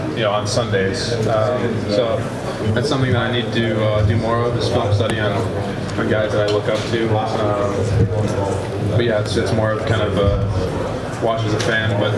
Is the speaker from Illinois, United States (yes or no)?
yes; Illinois, United States; I'm from the Chicagoland area, so lots of Notre Dame fans, and had a lot of family and friends after those games.